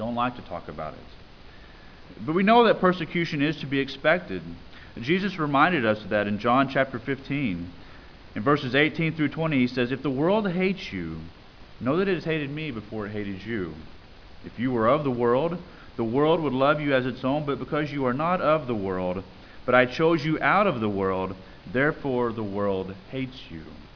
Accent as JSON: {"language": "English", "country": "United States", "said": "I like the comforts that I have as an American. I like the freedoms that I have as an American, as a Christian American."}